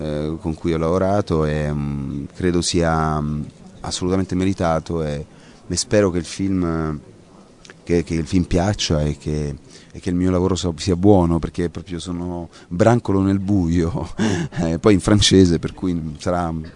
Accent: Apulia, Italy; io sono pugliese

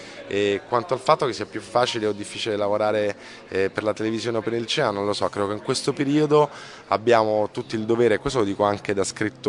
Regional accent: Naples, Campania, Italy; è un tipo di immagine di Napoli che io da napoletano non riesco a vedere.

